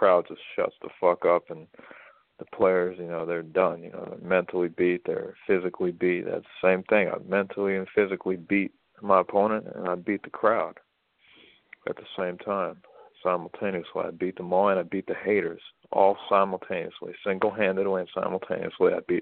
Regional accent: United States; I got some Ukrainian in me, but I'm more Russian than Ukrainian, and really I'm American.

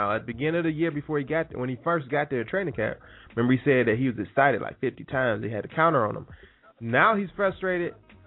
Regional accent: Detroit, Michigan, United States; But, you know, I'm from Detroit.

